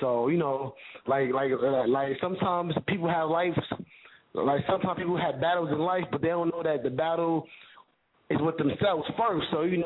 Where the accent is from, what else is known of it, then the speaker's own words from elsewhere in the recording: Brooklyn, New York, United States; I'm from East New York, Brooklyn, man, all day, every day.